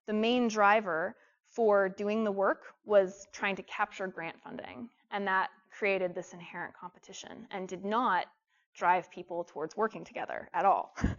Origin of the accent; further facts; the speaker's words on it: Hayfork, California, United States; So I love Northern California. As Yvonne said, I grew up in Hayfork. I came back here.